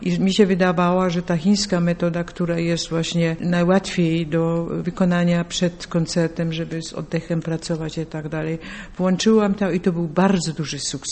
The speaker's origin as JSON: {"language": "Polish", "region": "Silesian Voivodeship", "country": "Poland", "moved": "yes", "said": "jak wyjechałam ze Śląska, będąc bardzo młodą dziewczyną, była jedyna szansa trzymać kontakt do Polski przez muzykę."}